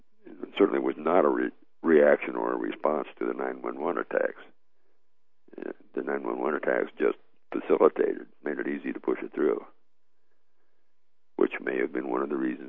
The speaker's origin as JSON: {"language": "English", "region": "Indiana", "country": "United States", "tie": "born there", "said": "I was born in Indiana."}